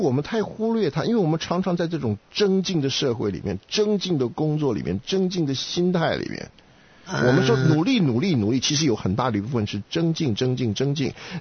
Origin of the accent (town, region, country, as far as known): China